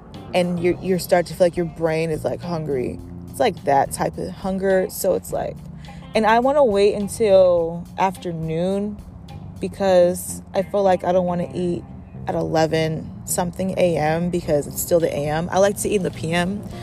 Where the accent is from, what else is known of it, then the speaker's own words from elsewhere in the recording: United States; because surprise, surprise, I'm American.